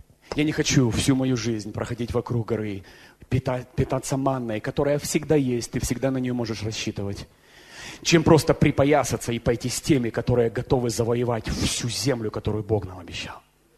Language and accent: Russian; Ukraine; born there; Да я вообще украинец, да и я на Украине родился, русский, вообще не понять, кто я.